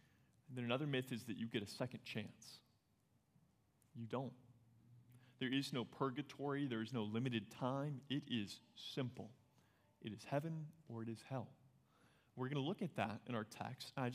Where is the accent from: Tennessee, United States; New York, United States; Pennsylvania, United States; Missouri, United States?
Tennessee, United States; I'm from Tennessee. I get to say that about the music.